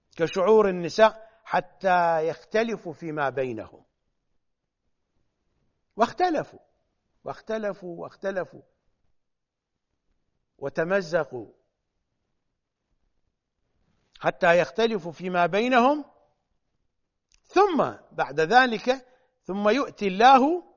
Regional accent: Iraq; معيب في الأعراف العشائرية عندنا في العراق وحتى في العديد من الدول العربية

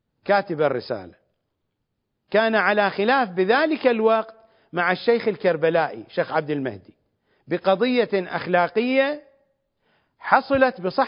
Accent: Iraq; accent: Iraqi; ونحن نقول بلهجتنا العراقية الكعك

